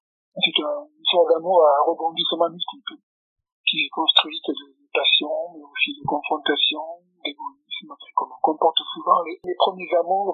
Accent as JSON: {"language": "French", "town": "Nîmes", "region": "Occitanie", "country": "France", "tie": "born or raised there", "also_born_or_lived": "Lyon region", "moved": "as an adult", "lives_now": "Corsica, France", "said": "je suis natif de Nîmes, je suis né à Nîmes, je suis resté 27 ans dans le Gard, et puis je suis parti dans la région lyonnaise, 23 ans pour mon travail, et puis là, j'ai terminé mon travail sur la Corse, j'habite actuellement"}